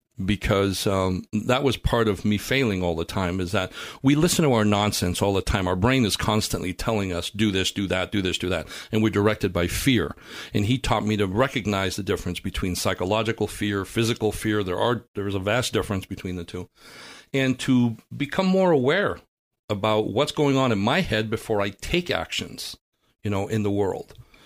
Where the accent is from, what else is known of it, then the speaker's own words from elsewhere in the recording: Cuba; Understand that, because I come from Cuba